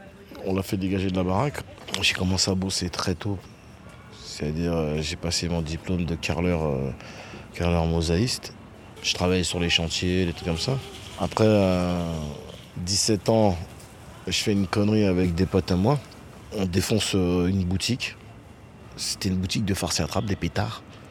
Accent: Haiti; Je suis venu d'Haïti, c'est-à-dire ma mère, elle est arrivée ici, elle avait peut-être 18 ans

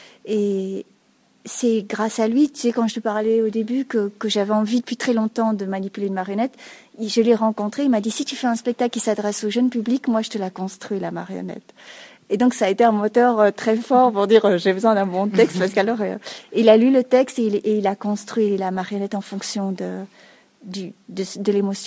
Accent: Belgium; accent: Belgian; je suis belge avant tout, puisque c'est là que j'ai grandi, que tu vois là, le folklore, c'est le folklore d'une ville de Belgique. J'ai l'accent belge

